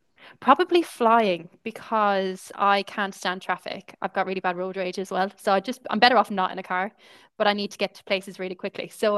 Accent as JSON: {"language": "English", "country": "Ireland", "accent": "Irish", "said": "And I hope in my Irish accent I'm saying that correctly."}